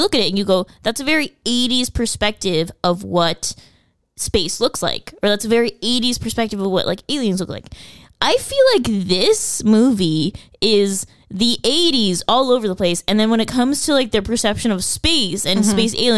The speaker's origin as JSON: {"language": "English", "region": "California", "country": "United States", "said": "But you're an alien and I'm from the Valley."}